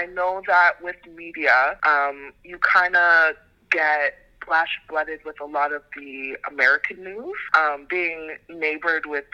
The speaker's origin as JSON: {"language": "English", "town": "Toronto", "region": "Ontario", "country": "Canada", "tie": "born or raised there", "also_born_or_lived": "Ireland", "said": "I'm back in my hometown, Toronto, Canada, enjoying the rain."}